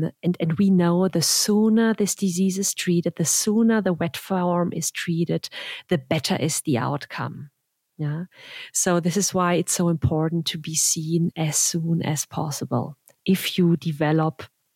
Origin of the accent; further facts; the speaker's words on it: Germany; also born or lived in United States; So I'm from Germany and the US.